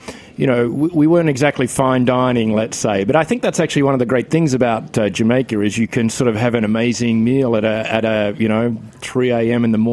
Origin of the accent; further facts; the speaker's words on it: Australia; I'm from, well, kind of, you know, I'm from Australia. It's like the Commonwealth.